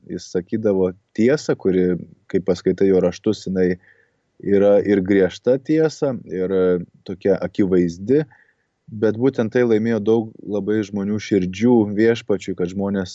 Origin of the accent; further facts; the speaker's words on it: Šiluva, Kaunas County, Lithuania; kai aš pats esu kilęs iš Šiluvos